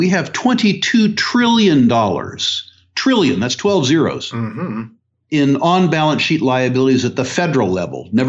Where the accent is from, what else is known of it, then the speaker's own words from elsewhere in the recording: United States; I think, and I'm speaking as an American now